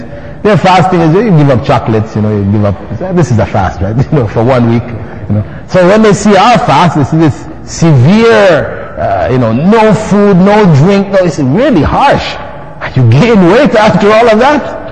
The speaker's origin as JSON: {"language": "English", "town": "Toronto", "region": "Ontario", "country": "Canada", "tie": "born or raised there", "said": "first came into Islam back in the 70s and in Toronto. I grew up in Toronto"}